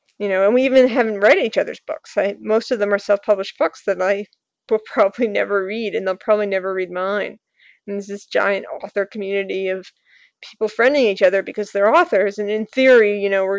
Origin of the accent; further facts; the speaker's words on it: New York, United States; this is the way that I express things, partially because I'm a New Yorker.